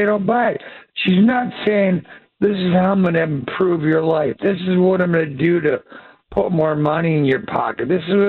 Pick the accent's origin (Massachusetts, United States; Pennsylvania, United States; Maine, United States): Pennsylvania, United States; Pittsburgh; also born or lived in Philadelphia; I'm a Pittsburgh guy originally, right? Born and raised in Pittsburgh area. But I came to Philly to go to graduate school and law school.